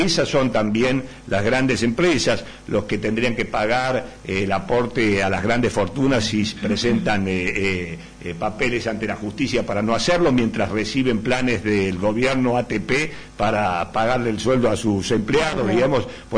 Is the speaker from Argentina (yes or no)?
yes; Tucumán, Argentina; Yo soy tucumano, pero no tengo ningún problema, ¿eh?